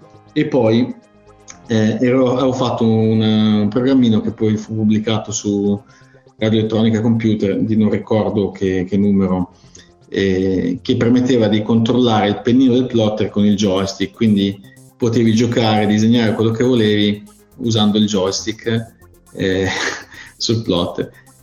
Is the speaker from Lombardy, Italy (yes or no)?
yes; Milan, Lombardy, Italy; E in Italia, sono cresciuto a Milano